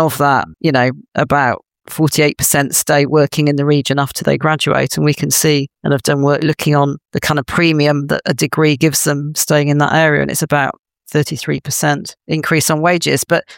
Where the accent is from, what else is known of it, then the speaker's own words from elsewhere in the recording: Darlington, North East England, United Kingdom; now in Leicester, United Kingdom; I mean, I grew up in Darlington, and again, did you? But I did think I'd probably have to leave to do that. Of course, getting to Leicester, I've kind of got halfway back up the M1.